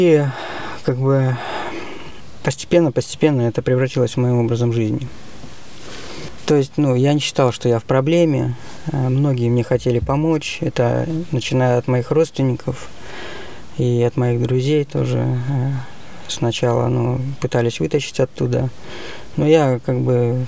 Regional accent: Kirishi, Leningrad Oblast, Russia; Мне 42 года. Я родом с Ленинградской области, город Кириши. Там родился, там проводил свою юность.

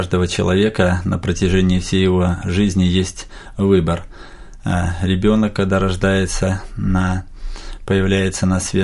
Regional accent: Bryansk Oblast, Russia; я сам родом с Брянской области

